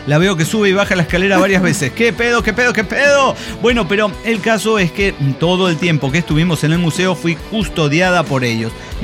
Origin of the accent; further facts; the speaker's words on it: Iztacalco, Mexico City, Mexico; soy de Iztacalco. Tampoco es que vengo de Beverly Hills.